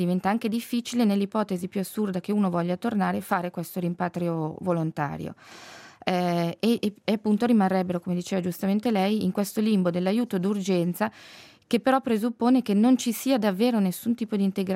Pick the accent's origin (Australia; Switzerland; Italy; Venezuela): Switzerland; noi come Svizzera